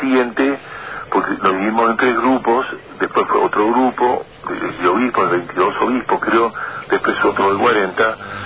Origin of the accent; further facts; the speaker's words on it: Argentina; nos cuesta a los argentinos poder pensar los problemas fundamentales juntos